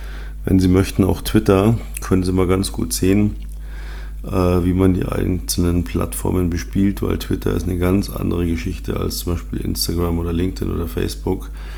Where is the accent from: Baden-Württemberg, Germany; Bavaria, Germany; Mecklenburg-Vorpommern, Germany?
Bavaria, Germany; Munich; Ich bin ja in München aufgewachsen.